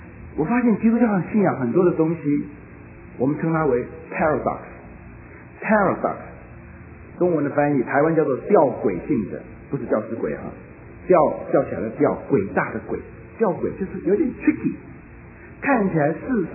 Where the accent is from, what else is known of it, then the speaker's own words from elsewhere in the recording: China; 我们闽南人是这样讲的